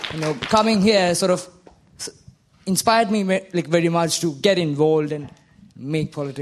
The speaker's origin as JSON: {"language": "English", "town": "Leeds", "region": "Yorkshire and the Humber", "country": "United Kingdom", "said": "I'm from Leeds."}